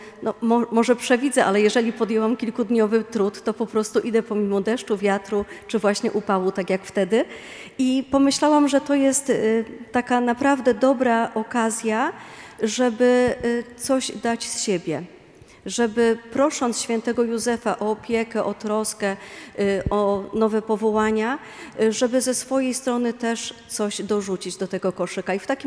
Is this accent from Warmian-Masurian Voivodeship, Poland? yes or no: no; Pleszew, Greater Poland Voivodeship, Poland; born there; bo urodziłam się całkiem niedaleko stąd, w Pleszewie.